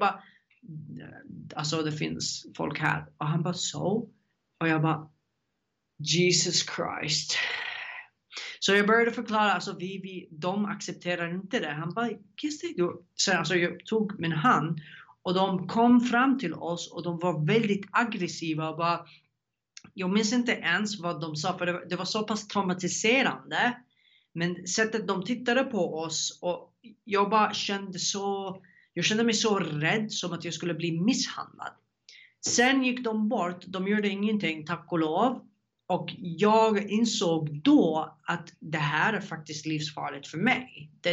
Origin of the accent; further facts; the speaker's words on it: Yemen; now in Sweden; Jag kom från Jemen till Jemen.